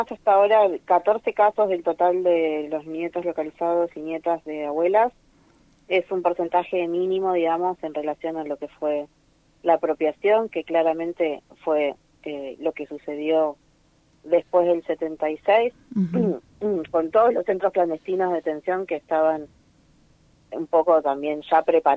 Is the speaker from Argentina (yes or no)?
yes; Córdoba, Argentina; born there; Nací en el año 73 en Córdoba, en la Clínica del Niño